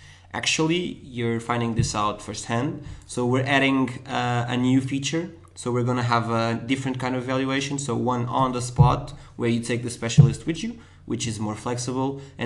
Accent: Lisbon, Portugal; So, I'm 21. I'm from Lisbon.

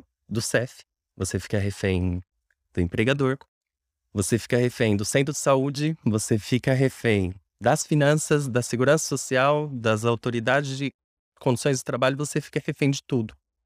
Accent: São Paulo, Brazil; Eu não nasci exatamente em São Paulo. E eu cresci na periferia, aos arredores

